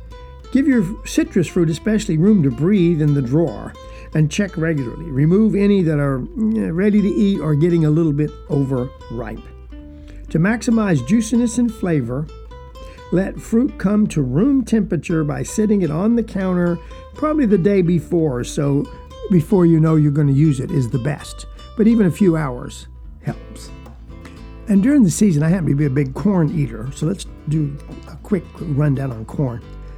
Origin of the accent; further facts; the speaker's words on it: Georgia, United States; I'm from South Georgia, folks.